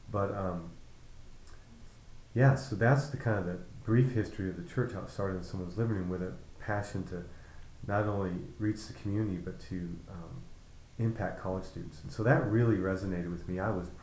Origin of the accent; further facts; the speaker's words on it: California, United States; I grew up in California, and in the middle of my high school years, really had a powerful encounter with Jesus Christ, where my life changed completely.